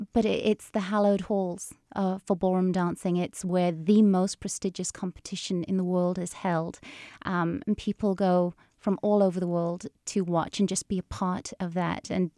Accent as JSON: {"language": "English", "country": "United Kingdom", "moved": "as an adult", "lives_now": "United States", "said": "I'm from the United Kingdom."}